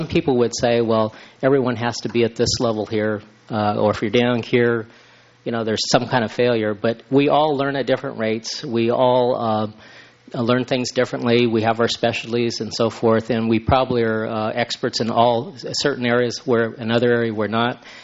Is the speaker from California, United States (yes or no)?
yes; San Luis Obispo, California, United States; I was born and raised in San Luis Obispo, went through the system, Hawthorne, right here at the middle school.